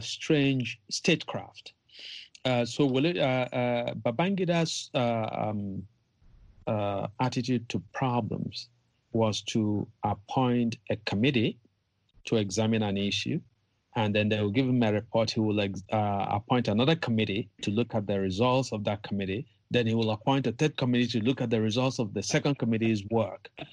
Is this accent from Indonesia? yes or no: no; Nigeria; My piece was carried by a major state newspaper in my home state.